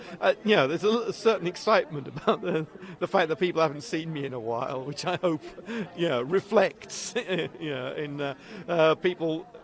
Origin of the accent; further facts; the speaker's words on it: United Kingdom; because I know a lot about American culture, even though I am British